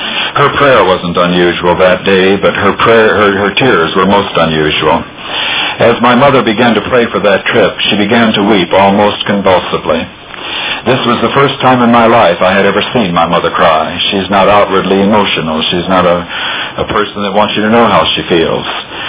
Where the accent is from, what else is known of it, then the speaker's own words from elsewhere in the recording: Detroit, Michigan, United States; In the neighborhoods where we were growing up in Detroit, Michigan